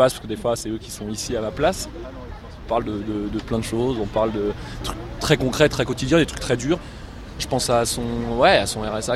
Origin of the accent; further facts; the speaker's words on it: Montreuil, Île-de-France, France; also born or lived in Créteil / Villejuif; Ouais, je suis de Montreuil. Bon, j'ai toujours été en banlieue parisienne, quoi, vers Créteil, et ensuite à Villejuif.